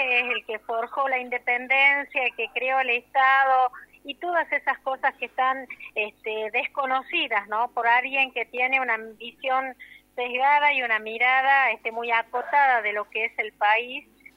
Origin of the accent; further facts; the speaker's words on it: Argentina; entender que como argentino hay que defender todo lo que hemos logrado